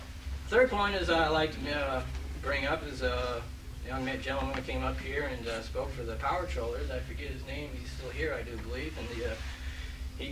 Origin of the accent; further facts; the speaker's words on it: Juneau, Alaska, United States; I'm from Juneau, Alaska, and I represent myself as a hand troller.